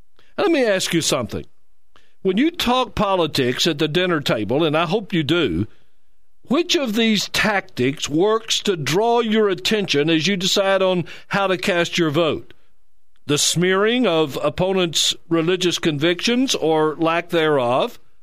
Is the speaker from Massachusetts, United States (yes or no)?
no; Monroe, Louisiana, United States; We're broadcasting this week from my hometown, Monroe, Louisiana.